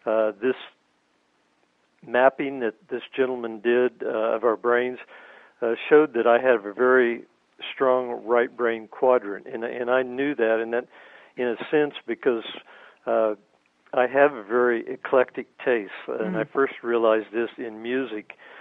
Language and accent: English; Oklahoma, United States; I haven't really seen any studies, but from what I know, growing up in Oklahoma and knowing Native cultures as